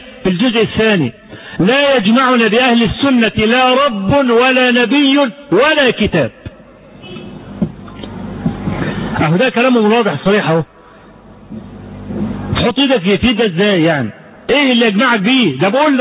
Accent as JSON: {"language": "Arabic", "country": "Egypt", "said": "والموسوعة الفقهية اللي كانت بتتصدر مجمع البحوث الإسلامية زمان عندنا في مصر"}